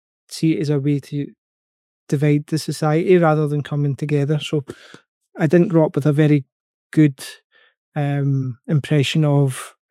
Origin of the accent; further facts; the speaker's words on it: Scotland, United Kingdom; I loved growing up in Scotland, despite the weather. It was actually really pleasant and we played a lot of football and things outside. And I grew up in a place in the west of Scotland, which suffered from sectarianism